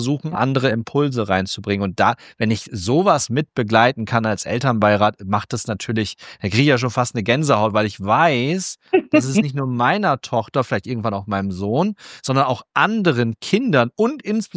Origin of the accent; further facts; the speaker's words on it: Cloppenburg, Lower Saxony, Germany; in meiner Heimatstadt in Kloppenburg